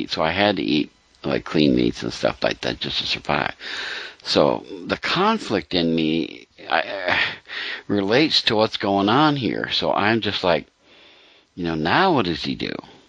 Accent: Pennsylvania, United States; remind me a lot of where I grew up in Pennsylvania.

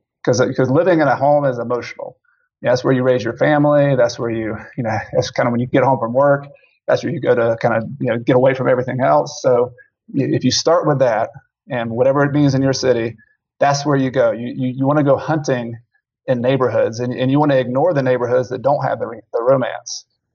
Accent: the South, United States; for those who don't know, I'm from the South, and you know, people like to go out in the country and hunt for birds and that kind of thing.

